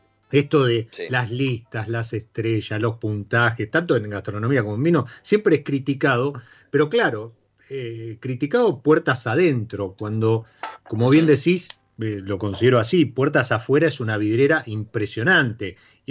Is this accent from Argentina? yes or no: yes; Argentina; ¿Hoy tenemos una identidad como argentinos en la cocina?